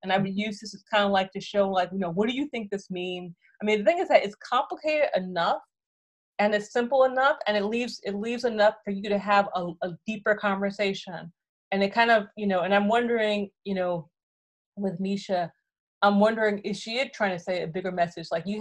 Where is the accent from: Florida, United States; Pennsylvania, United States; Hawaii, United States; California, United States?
California, United States; Hollywood; I'm from Hollywood, California, just to kind of make sense of that.